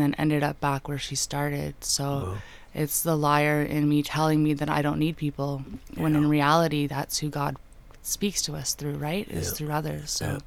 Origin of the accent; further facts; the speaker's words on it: Barrie, Ontario, Canada; I'm from Barrie, so I'm used to snow, right?